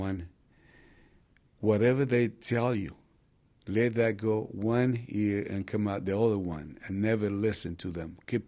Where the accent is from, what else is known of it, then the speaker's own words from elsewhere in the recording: Monte Cristi, Dominican Republic; Well, at the beginning, I went to see a game in my hometown, Monte Cristi.